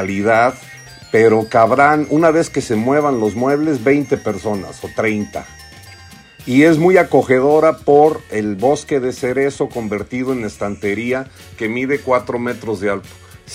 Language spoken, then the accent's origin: Spanish; Mexico; siendo mexicano